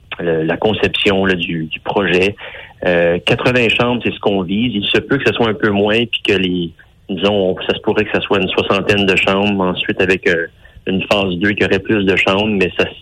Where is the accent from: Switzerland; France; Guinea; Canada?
Canada; Ontario; Donc je suis de la région aussi, là, j'ai grandi dans l'Est ontarien. Je suis franco-ontarien, c'est une région que j'affectionne.